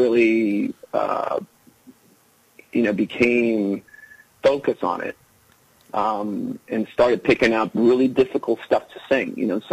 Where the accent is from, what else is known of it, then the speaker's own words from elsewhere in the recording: Orlando, Florida, United States; also born or lived in Puerto Rico; But my family moved here when I was young. So basically I was raised here in Orlando.